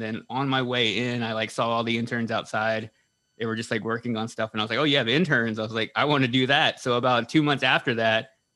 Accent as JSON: {"language": "English", "region": "Texas", "country": "United States", "tie": "born or raised there", "said": "When I was growing up in Texas, like, immediately from when I was like a teenager, I wanted to be a punk rock guitar player in a band."}